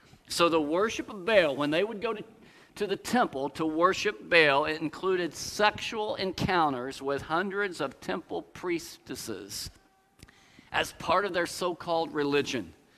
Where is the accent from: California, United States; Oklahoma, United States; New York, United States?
Oklahoma, United States; Tulsa; You know, I grew up in Tulsa, Oklahoma.